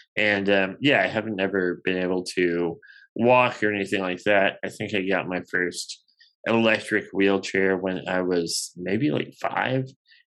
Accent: Corpus Christi, Texas, United States; So I grew up in Corpus Christi. I have one brother.

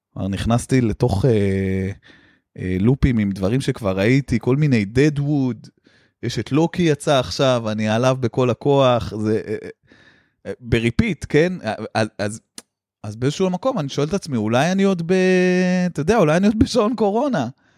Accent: Tel Aviv, Tel Aviv District, Israel; אני מאוד תל אביבי, אני יודע מה קורה בתל אביב

